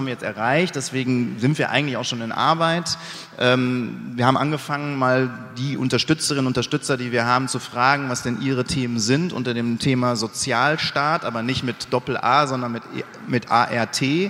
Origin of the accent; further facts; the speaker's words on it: Dortmund, North Rhine-Westphalia, Germany; Ich komme aus Dortmund